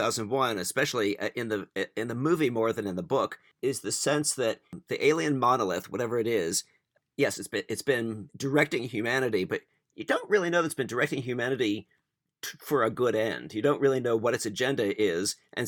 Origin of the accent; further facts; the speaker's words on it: Washington, D.C. area, United States; I grew up outside Washington, D.C., so I came to these, you know, I know these from clips and from people referring to them.